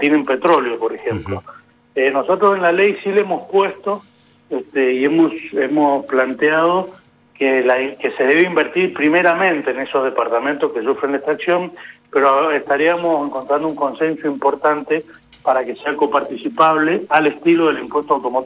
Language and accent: Spanish; Tunuyán, Mendoza, Argentina; Yo que soy del Valle de Uco, soy de Tunuyán